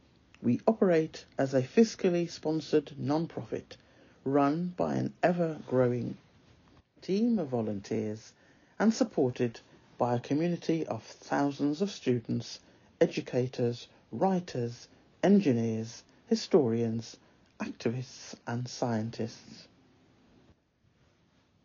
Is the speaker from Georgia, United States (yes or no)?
yes; Johns Creek, Georgia, United States; I'm from Johns Creek, GA